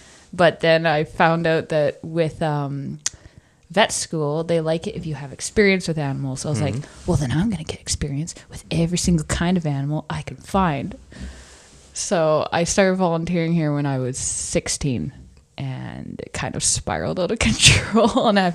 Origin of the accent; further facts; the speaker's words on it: Canada; I'm from Canada, but I'm an awful Canadian